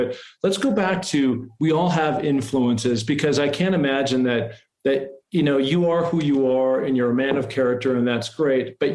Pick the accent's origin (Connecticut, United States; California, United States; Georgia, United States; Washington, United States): Washington, United States; Seattle; I grew up in Seattle, Washington. Every single day I was out on the playground and throwing the football, rain or shine. I had made my way through Roosevelt High School, the big local high school up there in Seattle.